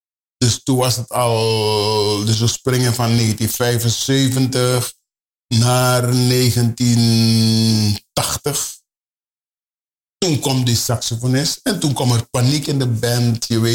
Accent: Suriname; now in Netherlands; Ik kom september uit Suriname naar Nederland. En november is Suriname onafhankelijk.

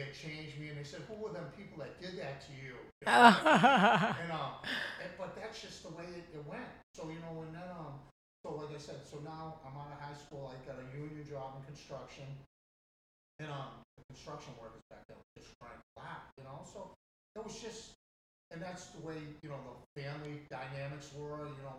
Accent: Massachusetts, United States; So, like I said, I'm from Massachusetts. The first time I drank, I was 14 years old.

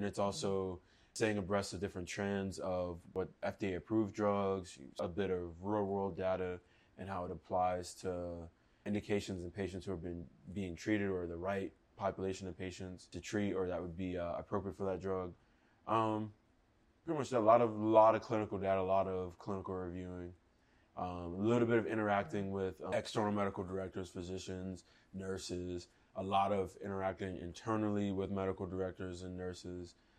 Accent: Florida, United States; now in Washington, United States; I actually grew up in Florida. We're here in the DC area, but I grew up in Florida for the majority of my life up until I went to college in Alabama at Auburn.

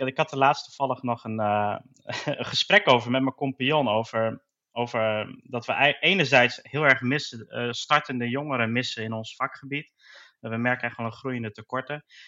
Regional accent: Hoogeveen, Drenthe, Netherlands; born there; now in Zwolle, Netherlands; Ja, ik ben bijna 42 jaar oud, geboren in Hoogeveen, woonachtig in Zwolle.

